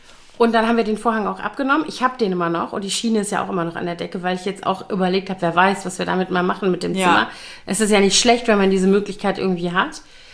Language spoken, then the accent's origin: German; Koblenz, Rhineland-Palatinate, Germany; also born or lived in Bonn; Ich habe auch oft in Semesterferien tatsächlich in meiner Heimatstadt gejobbt. Also so gar nicht in Bonn, wo ich studiert habe, sondern halt dann eben in Koblenz.